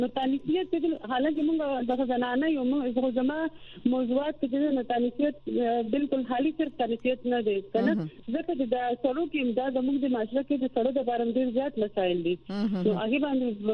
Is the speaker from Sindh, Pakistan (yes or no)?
no; Khyber Pakhtunkhwa, Pakistan; د موږ د خیبر پښتونخوا